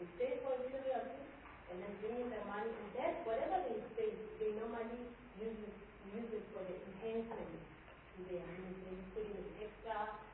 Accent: South Africa; We come from far and far and being creative as South African.

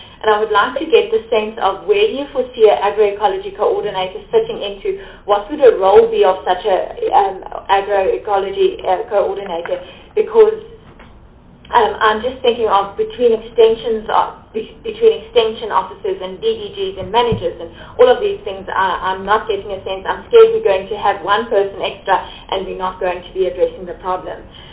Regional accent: Free State, South Africa; I'm from the Free State, so I'm from UOF, the University of the Free State

